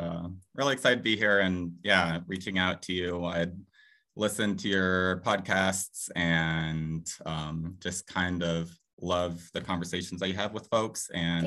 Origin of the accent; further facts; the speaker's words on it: Florida, United States; growing up in Central Florida, didn't really know any other Brazilians, but there was a huge Hispanic population.